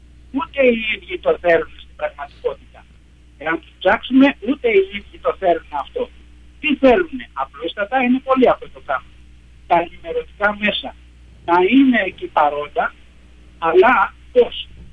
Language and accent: Greek; Piraeus, Attica, Greece; Στο χωριό μου, τον Πειραιά, γιατί είμαι από τον Πειραιά